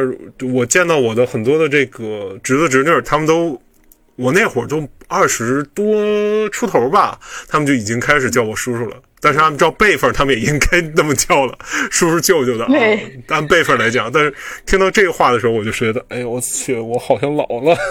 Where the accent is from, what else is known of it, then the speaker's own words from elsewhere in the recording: Beijing, China; 虽然我是在北方，我自己也是没有离家的那种状态，自打毕业之后我就没有离开过我自己的家乡，因为我就是北京人嘛，就是基本上没怎么离开过家乡